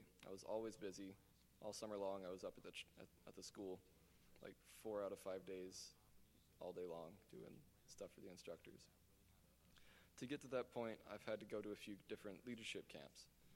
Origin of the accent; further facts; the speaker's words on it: Flower Mound, Texas, United States; also born or lived in Austin; We moved up here shortly after I was born from Austin. We stayed in an extended stay hotel for a few months, and then my parents bought a house in Flower Mound.